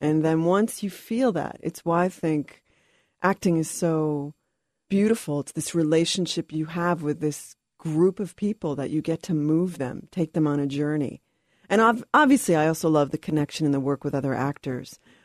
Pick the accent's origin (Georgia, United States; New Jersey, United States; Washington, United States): New Jersey, United States; So I grew up in New Jersey, and my father was a Pentecostal preacher.